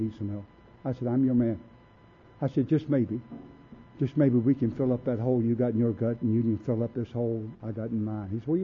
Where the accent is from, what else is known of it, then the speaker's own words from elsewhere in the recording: the South, United States; but I'm from the South and I was very prejudiced.